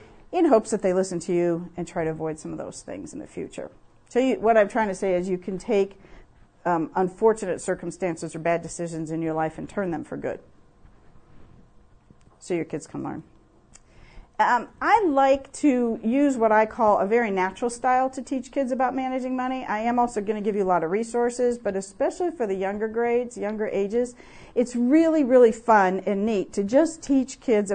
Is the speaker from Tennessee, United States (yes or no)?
no; Wisconsin, United States; also born or lived in Cincinnati; I'm from Cincinnati. I grew up in Wisconsin, but now I say y'all.